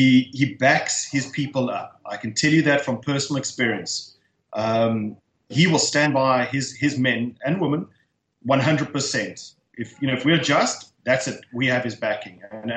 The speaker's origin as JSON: {"language": "English", "country": "South Africa", "said": "I'm a South African male. As with most South African males, after school I went to the military."}